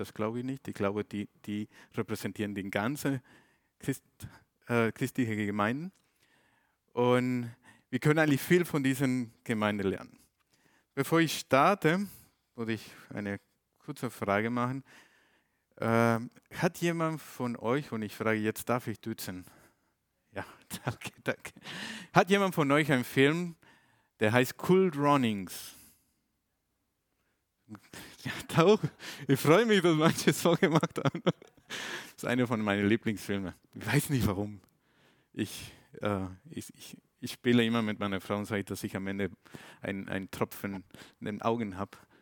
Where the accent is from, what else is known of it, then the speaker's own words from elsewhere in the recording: Mexico; German is a second language; now in Germany; Und wenn jemand sich wundert, wo dieser exotische Akzent herkommt, ich komme ursprünglich aus Mexiko. Schon, gracias. Seit aber schon 18 Jahren hier in Deutschland